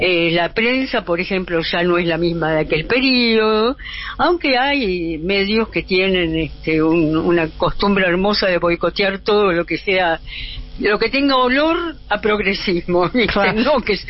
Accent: Argentina; now in Brazil; cuando uno vuelve al país de uno, a la ciudad de uno, recupera todo el argentinismo.

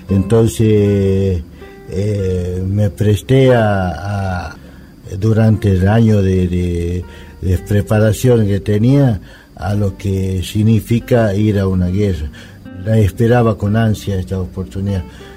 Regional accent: Pomán, Catamarca, Argentina; No me pude despedir porque yo soy oriundo de Pomán, de la misma villa de Pomán

